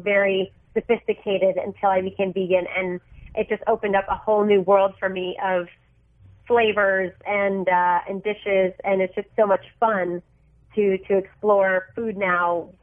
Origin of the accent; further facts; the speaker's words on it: Miami, Florida, United States; also born or lived in Colombia; I love the stuff that I grew up with. I grew up in Miami, and I was born in Colombia, so I love food.